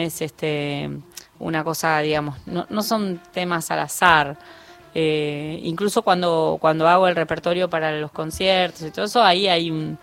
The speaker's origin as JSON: {"language": "Spanish", "town": "Villa Bosch", "region": "Buenos Aires Province", "country": "Argentina", "tie": "born or raised there", "also_born_or_lived": "San Martín", "said": "En Villa Bosch. Yo nací en San Martín, pero después viví bastantes años en Villa Bosch."}